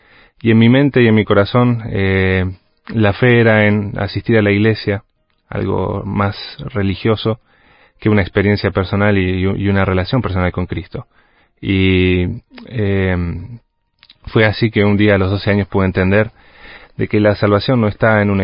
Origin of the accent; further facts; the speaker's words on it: Montevideo, Uruguay; now in Argentina; Y así es, yo soy de Montevideo. Aquí la capital del pequeño país de Uruguay, pero grande de corazón. Y ya desde el año 98 estoy en Argentina